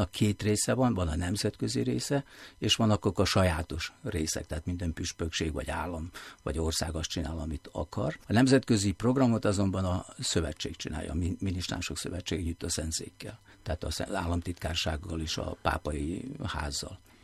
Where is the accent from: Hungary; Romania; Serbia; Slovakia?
Serbia; Vojvodina; én pedig délvidéki magyar vagyok, szerbiai magyar